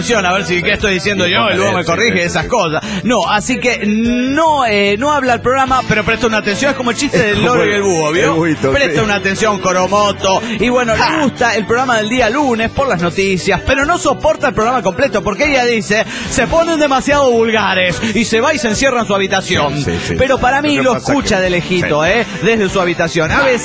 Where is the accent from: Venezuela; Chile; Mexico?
Venezuela; Caracas, Capital District; de Caracas, Venezuela.